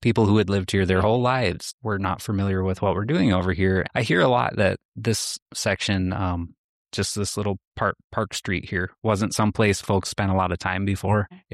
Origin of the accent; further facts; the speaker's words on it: Michigan, United States; a lot of the time I tell people I'm from Michigan and they say, "Oh, I have a cousin in Detroit." Well, that's 10 to 12 hours away from where I'm from.